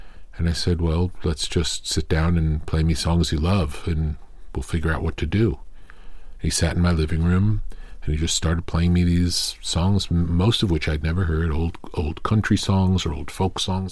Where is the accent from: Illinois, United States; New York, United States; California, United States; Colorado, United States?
New York, United States; Long Island; And people from Long Island, where I come from, look outward. Growing up on Long Island, I wished I lived in Manhattan.